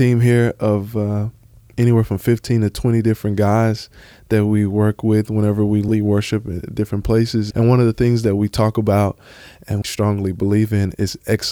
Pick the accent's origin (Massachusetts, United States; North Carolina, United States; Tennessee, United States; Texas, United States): Texas, United States; Jasper; Yeah, I grew up in Jasper, Texas, small country town northeast of Houston, right on the borderline of Louisiana. And my grandparents raised me.